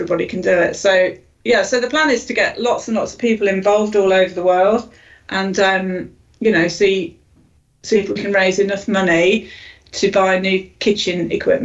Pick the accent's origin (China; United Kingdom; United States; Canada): United Kingdom; You know, we're British, aren't we?